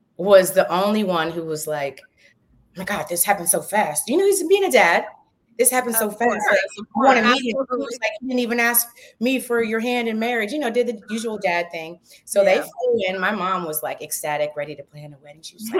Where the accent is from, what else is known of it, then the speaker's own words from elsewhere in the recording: Philadelphia, Pennsylvania, United States; also born or lived in Georgia; So I'm from Philadelphia, but I moved to Georgia for college and was there for about 8 years of my life.